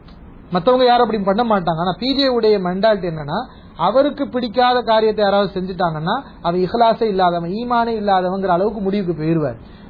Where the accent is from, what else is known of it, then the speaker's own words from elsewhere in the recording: Madurai, Tamil Nadu, India; என் சொந்த ஊர் மதுரை.